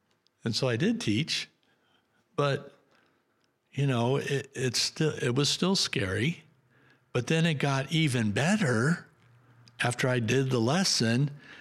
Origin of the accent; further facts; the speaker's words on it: California, United States; of course, when I found out she was from California, that made it even better because I'm from California.